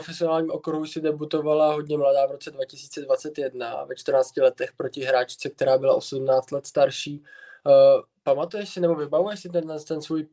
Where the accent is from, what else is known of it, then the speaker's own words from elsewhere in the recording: Pardubice, Pardubice Region, Czechia; jsem tam byl, protože jsem z Pardubic.